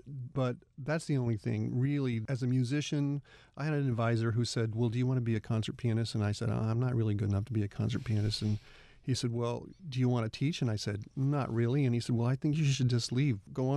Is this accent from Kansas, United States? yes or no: yes; Topeka, Kansas, United States; also born or lived in Cordell, United States / Norman, United States; Well, I grew up in Topeka, Kansas, in Cordell, Oklahoma, Norman, Oklahoma, around that area of the country in different times, different places.